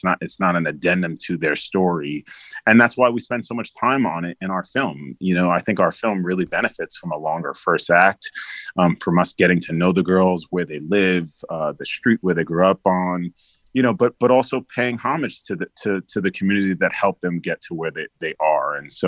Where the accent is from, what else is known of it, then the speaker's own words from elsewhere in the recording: Bronx, New York, United States; born there; I know being born in the Bronx was so important for my father, literally where we were, like, my mom went into labor in Jersey and he like drove us to the Bronx